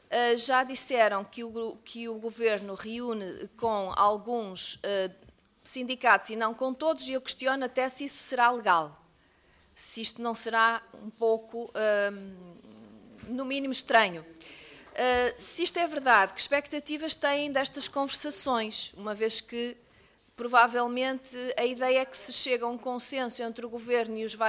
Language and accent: Portuguese; Lousada, Porto, Portugal; Eu sou de Lousada e conheço muitos bombeiros de Lousada.